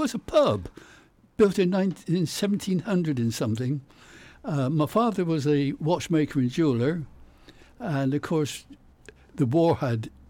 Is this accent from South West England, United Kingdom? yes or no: yes; Bath, South West England, United Kingdom; I was originally Bath. Well, it's only 3 miles. Yes, it's Bath. I actually grew up in Beaufort Square.